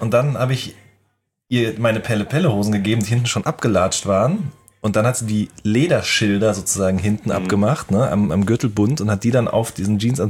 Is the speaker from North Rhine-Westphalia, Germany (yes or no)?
yes; North Rhine-Westphalia, Germany; ich komme ja aus dem Pott